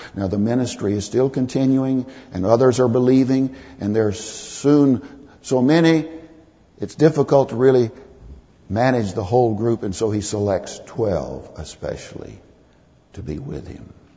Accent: Texas, United States; I think of a fellow down in Texas in my home country that was arrested for horse stealing.

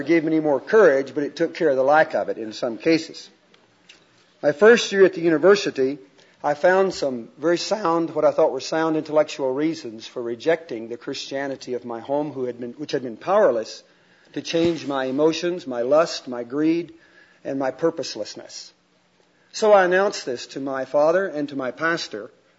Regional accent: Fort Worth, Texas, United States; modest or low-income home on the outskirts of Fort Worth, Texas. You saw downstairs Fort Worth. That's my hometown.

